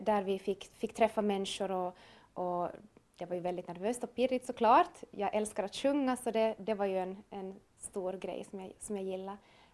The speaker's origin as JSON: {"language": "Swedish", "town": "Pedersöre", "region": "Ostrobothnia", "country": "Finland", "said": "Och sen har jag också varit på julmarknad förra söndagen hemma i Pedersöre"}